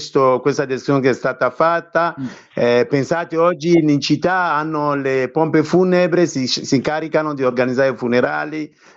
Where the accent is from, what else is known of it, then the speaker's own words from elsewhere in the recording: Côte d’Ivoire; io sono dall'Africa dell'Ovest, a Costa d'Avorio, e praticamente io ho vissuto sempre in città